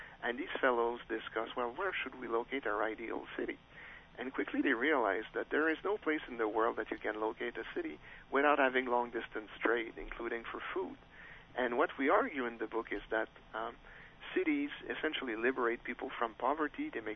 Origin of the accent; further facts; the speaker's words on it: Canada; where I grew up in Canada, frost, either late frost in the spring or early frost in the fall, is a constant worry of farmers.